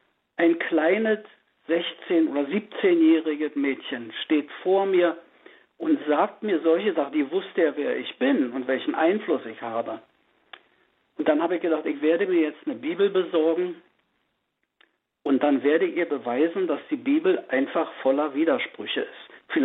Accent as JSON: {"language": "German", "town": "Brandenburg an der Havel", "region": "Brandenburg", "country": "Germany", "lives_now": "Oranienburg, Germany", "said": "Ich stamme ja eigentlich aus der Stadt Brandenburg an der Havel."}